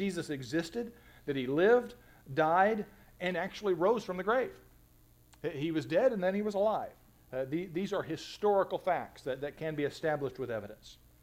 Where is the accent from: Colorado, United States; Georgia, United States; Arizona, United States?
Arizona, United States; I grew up in Arizona, and there's a lot of Mormons in Arizona.